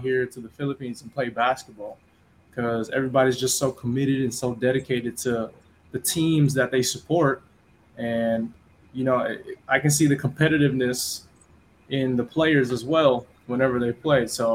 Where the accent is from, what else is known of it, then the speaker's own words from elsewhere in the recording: California, United States; My dad's Nigerian and then my mom is Filipino, but then I grew up in California, that's where my American blood comes from.